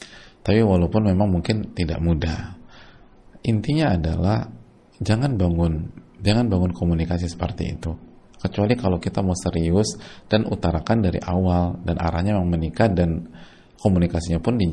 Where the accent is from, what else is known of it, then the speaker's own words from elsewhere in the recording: Tegal, Central Java, Indonesia; jadi kemungkinan orang tua saya tidak menyetujui karena saya asal Tegal, dan orang tua menginginkan sesama orang Jawa.